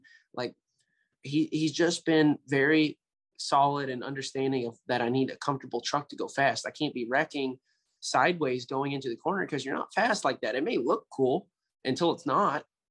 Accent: Kentucky, United States; Look, I might be 24 years old, but I'm from Kentucky and we are great with technology.

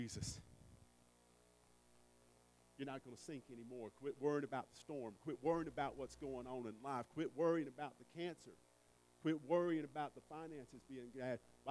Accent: the South, United States; I'm from the South, if you can't tell. Most people know.

